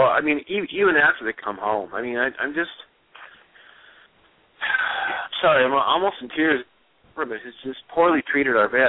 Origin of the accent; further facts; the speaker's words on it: Iowa, United States; Growing up in Iowa, my uncle, I just like staying at his house every now and then.